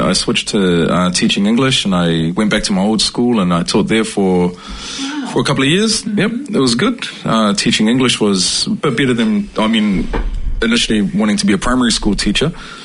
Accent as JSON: {"language": "English", "town": "Mangere", "region": "Auckland", "country": "New Zealand", "tie": "born or raised there", "said": "I was born and raised in Mangere, and I've recently upgraded to Manurewa."}